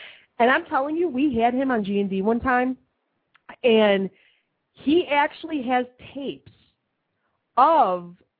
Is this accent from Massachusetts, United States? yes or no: no; Chicago, Illinois, United States; No, we're from Chicago. I do the show live from Chicago, right?